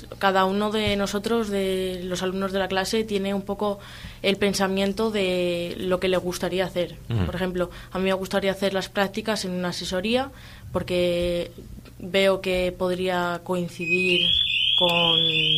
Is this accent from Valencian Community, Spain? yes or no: no; Voto, Cantabria, Spain; No, yo soy de la Junta de Voto.